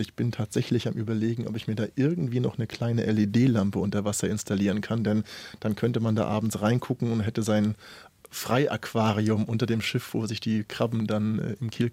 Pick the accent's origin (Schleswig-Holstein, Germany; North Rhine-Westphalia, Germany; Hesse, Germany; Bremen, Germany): Schleswig-Holstein, Germany; Schleswig; nach Kiel und dann nach Schleswig in meine Heimatstadt, lege es dort in den Stadthafen